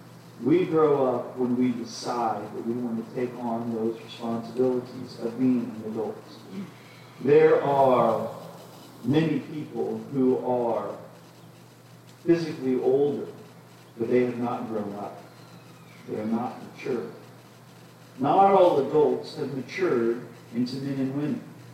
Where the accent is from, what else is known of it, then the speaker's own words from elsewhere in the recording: Iowa, United States; When I was growing up in Iowa … we were on the farm, he had pigs